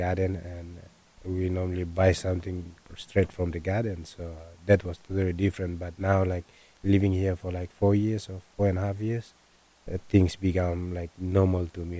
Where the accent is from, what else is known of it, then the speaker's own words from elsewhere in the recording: Papua New Guinea; wow, so many different types of people live in Papua New Guinea, but we are all from Papua New Guinea.